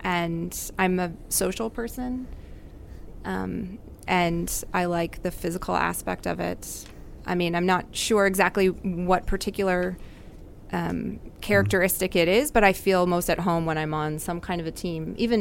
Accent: San Francisco, California, United States; San Francisco, California.

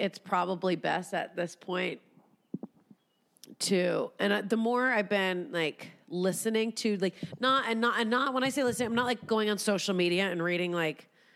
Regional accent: Los Angeles, California, United States; And I grew up and lived in East LA for a few years when I was a kid.

